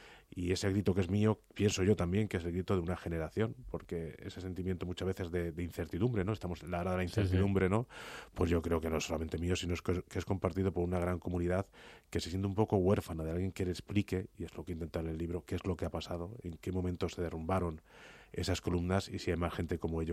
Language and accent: Spanish; Guadalajara, Castilla-La Mancha, Spain; now in Madrid, Spain; del regreso del Madrid a Guadalajara, mi tierra natal, para estar con mi padre